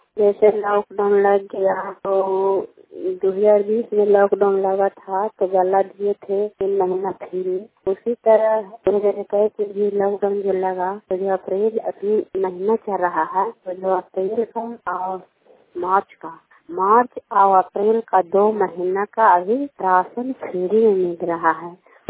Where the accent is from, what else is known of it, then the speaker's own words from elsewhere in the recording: Nalanda, Bihar, India; कल्याणपुर वाली बेलछी पंचायत सखाम चंद जिला नालंदा का निवासी हूँ।